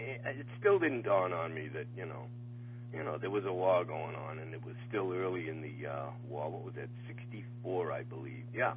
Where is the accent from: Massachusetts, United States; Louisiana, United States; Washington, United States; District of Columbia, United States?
Massachusetts, United States; A normal middle-class kid growing up in the Boston area.